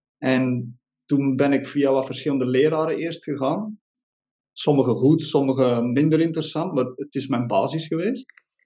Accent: Belgium; Ik ben origineel uit België.

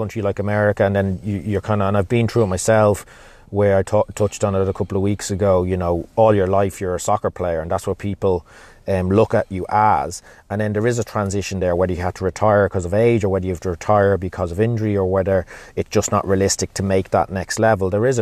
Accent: Ireland; growing up in Ireland, we played on the street every day.

